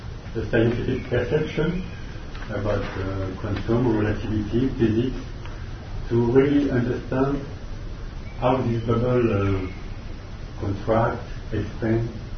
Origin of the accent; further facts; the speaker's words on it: France; English is a second language; from France.